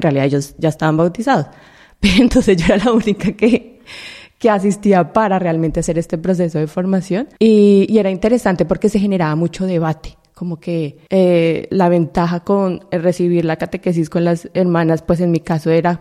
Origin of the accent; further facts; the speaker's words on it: Colombia; yo soy colombiana, tengo 36 años.